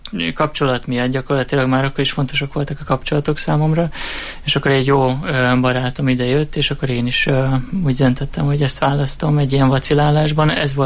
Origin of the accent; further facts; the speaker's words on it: Miskolc, Borsod-Abaúj-Zemplén, Hungary; Én Miskolcon születtem, és a Miskolcon is jártam a gimnáziumban, a Herman Ottó gimnáziumban.